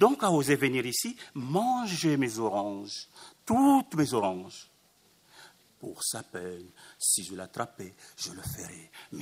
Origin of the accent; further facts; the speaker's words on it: Mtsangamouji, Mayotte; la vieille conteuse de ce village de Mtsangamouji, mon village natal